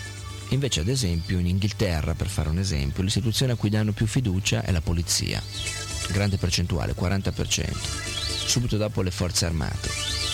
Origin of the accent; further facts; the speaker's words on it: Milan, Lombardy, Italy; born there; Io sono nato a Milano, ho un bel dire che avrei potuto nascere a Siena. Sono nato a Milano.